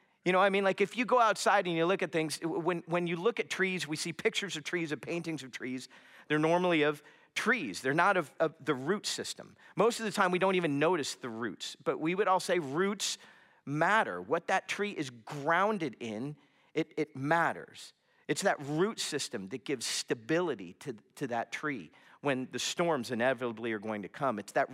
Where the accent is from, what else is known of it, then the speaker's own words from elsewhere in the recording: Florida, United States; And, you know, I grew up in South Florida. The house that I grew up in, we had this massive ficus tree in front of our house.